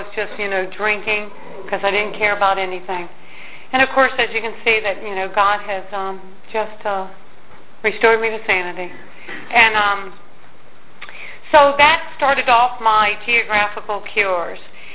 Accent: Norfolk, Virginia, United States; moved away as an adult; also born or lived in Washington, D.C.; I was brought up in Norfolk, Virginia, and I had moved when I was 18 years old. I had moved up to Washington, D.C.

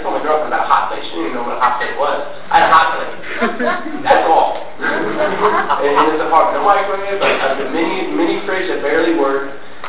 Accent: New Jersey, United States; It was way up in North Jersey. I'm from South Jersey, and the ride was kind of killing me

